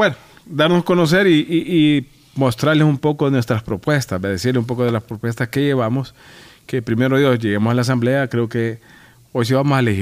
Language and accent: Spanish; El Salvador; recuérdense, somos salvadoreños.